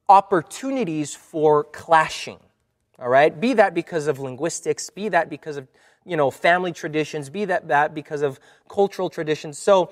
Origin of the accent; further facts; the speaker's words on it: United States; born there; And so my parents were born in Brazil. I was born in the States. You can't really say that I have, you know, I'm from everywhere.